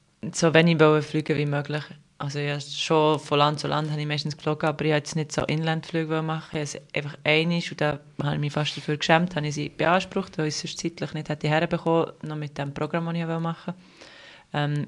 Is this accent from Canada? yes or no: no; Switzerland; Also, das Hornen als Schweizer oder Schweizerin, tust du eigentlich fast nie hornen